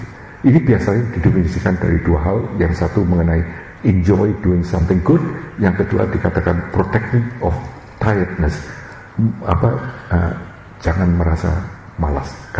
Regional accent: Australia; kita orang Australia

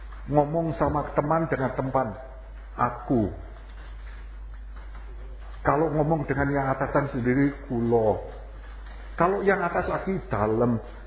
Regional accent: Java, Indonesia; Kalau kita dari Jawa tahu, unggah, upload, unduh, download.

